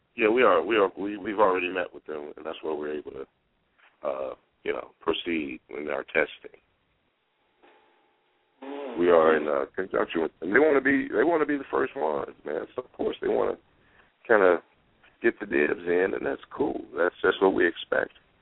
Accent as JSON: {"language": "English", "town": "Chicago", "region": "Illinois", "country": "United States", "said": "I immediately thought about CPS because, you know, I'm from the West Side."}